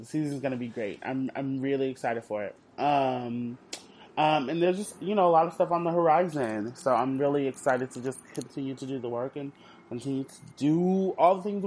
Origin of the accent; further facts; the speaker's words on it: Houston, Texas, United States; I know about Tuts because I'm from Houston